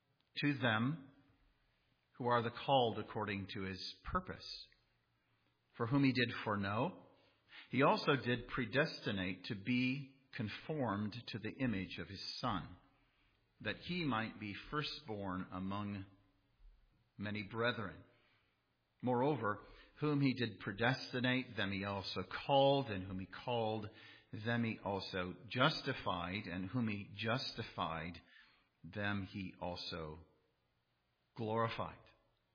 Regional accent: Grand Rapids, Michigan, United States; I'm from Grand Rapids.

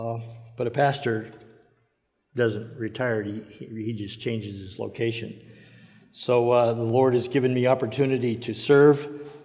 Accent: Colorado Springs, Colorado, United States; My wife, Peggy, we grew up in Colorado Springs and then got married, had kids.

